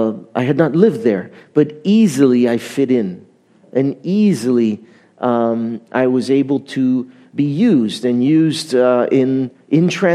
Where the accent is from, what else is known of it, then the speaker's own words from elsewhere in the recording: Montreal, Quebec, Canada; I was raised in Montreal, but of Italian origin, and was saved at the age of 25. So I'm about 35 now